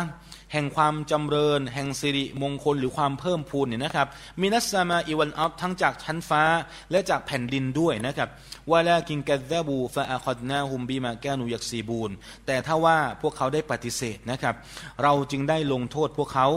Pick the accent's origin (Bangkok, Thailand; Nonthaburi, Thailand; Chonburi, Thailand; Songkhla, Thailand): Bangkok, Thailand; ผมเป็นคนหนึ่งนะคนเราคนกรุงเทพนะครับคนกรุงเทพเนี่ยจะไม่ค่อยชอบฝนเท่าไหร่